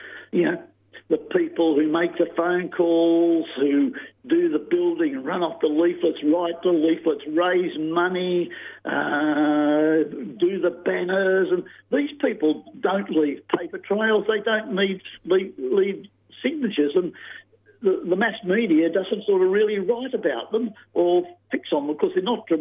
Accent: Wollongong, New South Wales, Australia; I'm from Wollongong, she's from Newcastle.

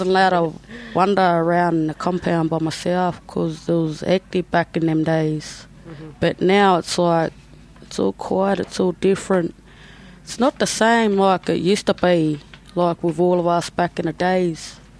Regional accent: Victoria, Australia; No, I'm from Moyal, but my mob there from, like, Tyres and Benzo.

